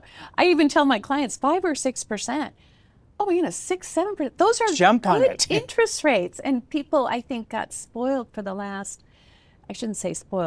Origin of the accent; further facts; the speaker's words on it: Washington, United States; now in Las Vegas, United States; I'm originally from the Seattle area